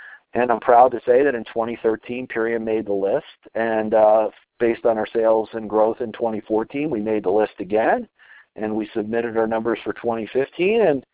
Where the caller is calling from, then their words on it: Colorado, United States; I'm calling in from Colorado.